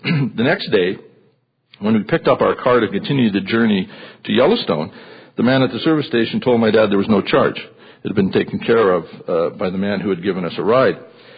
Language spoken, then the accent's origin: English; Saskatchewan, Canada; I grew up in Saskatchewan, a farming province in Western Canada.